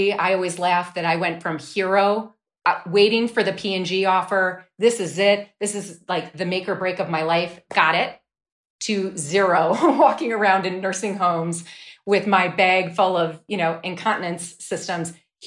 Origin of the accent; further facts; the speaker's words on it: Wisconsin, United States; I grew up in Wisconsin. I went to University of Wisconsin-Madison.